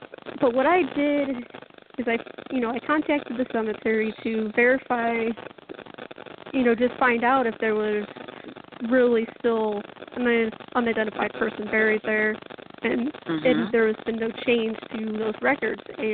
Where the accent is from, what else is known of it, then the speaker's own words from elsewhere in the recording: Ohio, United States; I noticed that this discovery was in Strongsville, Ohio, probably 15 minutes away from my hometown.